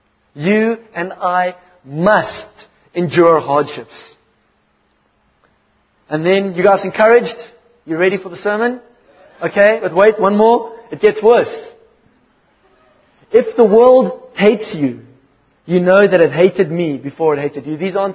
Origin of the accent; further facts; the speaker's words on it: Virginia, Free State, South Africa; I come from Vrystaat, Virginia. I bought by Plat Afrikaans.